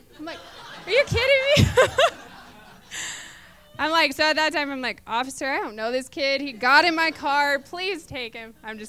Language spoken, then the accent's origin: English; Crete, Illinois, United States; I've been coming here for a while, since 2011. So I've been born and raised in Crete.